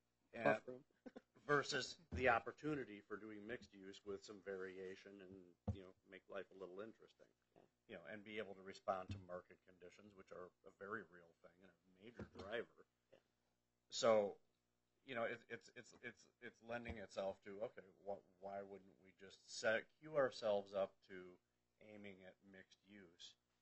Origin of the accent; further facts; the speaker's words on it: Chicago, Illinois, United States; Well, I'm from Chicago. That's what everything was there.